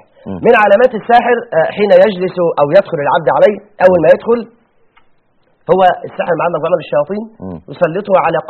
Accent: Egypt; مشهورين عندنا في مصر

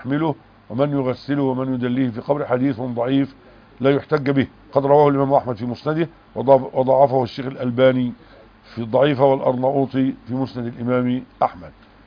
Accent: Egypt; يعني احنا عندنا في مصر مثلا 27 محافظة فيها 27 جامعة حكومية

